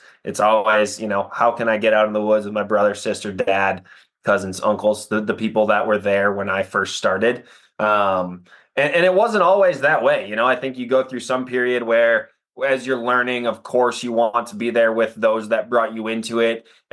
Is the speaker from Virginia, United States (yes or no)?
no; Wisconsin, United States; And then I was from Wisconsin, as you said, so spent a lot of time chasing deer and turkeys and ducks. You know, we're in central Wisconsin, south central. The Horicon Marsh was my backyard.